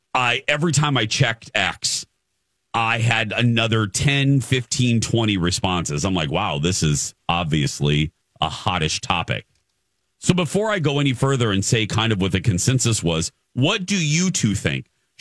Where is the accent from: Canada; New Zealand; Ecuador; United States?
United States; Indiana; I grew up in Indiana, and in Indiana, you kids cannot sit at a bar.